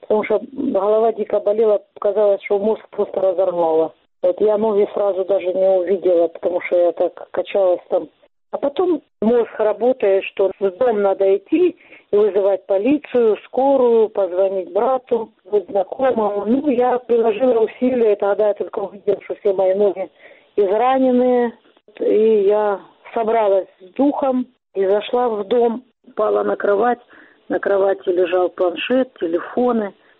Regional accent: Donetsk, Donetsk Oblast, Ukraine; Пришла война в мой родной город, в мой дом. Вот я, конечно, тоже не осталась в стороне. Я всегда везде открыто говорила, что для меня одна родина Украина, и что Донецк – это Украина.

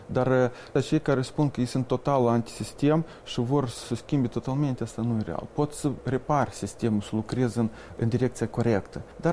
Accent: Moldova; Noi suntem moldoveni, indiferent unde ne aflăm.

